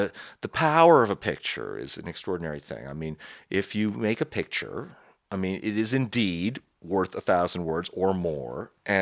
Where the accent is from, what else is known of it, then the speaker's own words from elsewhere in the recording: New York, United States; So I was a very fortunate kid growing up in New York